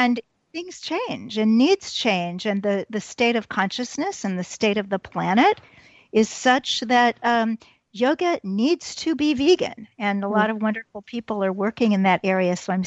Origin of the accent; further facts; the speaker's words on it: Kansas City, Missouri, United States; I started working in advertising for a very posh store in my hometown of Kansas City